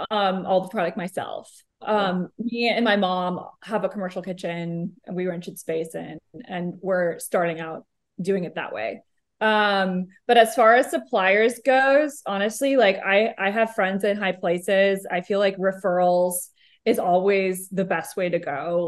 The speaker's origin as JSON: {"language": "English", "town": "Austin", "region": "Texas", "country": "United States", "tie": "born or raised there", "also_born_or_lived": "Los Angeles", "said": "So I grew up in Austin, but no one I know from the past is really still around."}